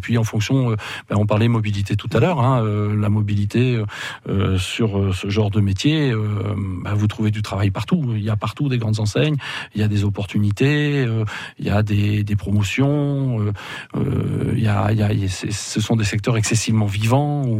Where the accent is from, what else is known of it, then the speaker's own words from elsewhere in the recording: Limoges, Nouvelle-Aquitaine, France; Pour tout vous dire, je viens de Limoges